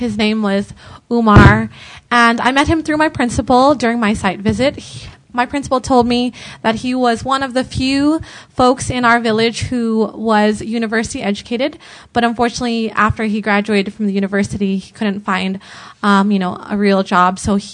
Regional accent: United States; we would talk about how, you know, I grew up in America and he grew up in Guinea, and how we actually really are related.

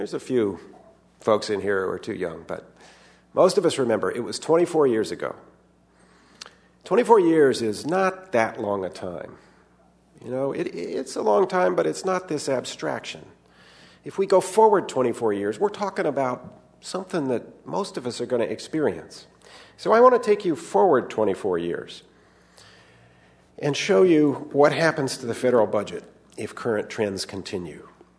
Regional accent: San Jose, California, United States; moved away as an adult; also born or lived in San Francisco; I grew up mostly in San Jose. I went to Stanford, and then I moved to San Francisco, lived here for about 5 years.

